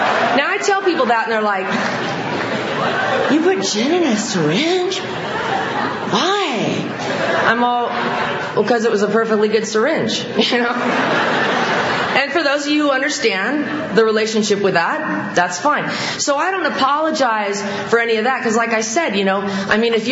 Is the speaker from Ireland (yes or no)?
no; Santa Barbara, California, United States; from Santa Barbara.